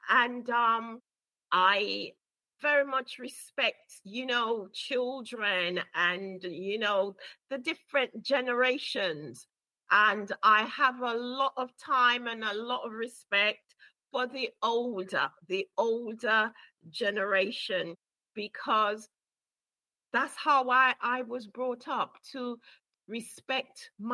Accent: Brixton, London, United Kingdom; primary school in Brixton. Yeah, we grew up in Brixton.

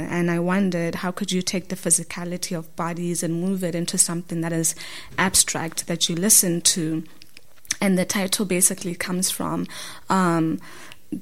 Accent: Botswana; And I come from Botswana, which is a country of a very small population.

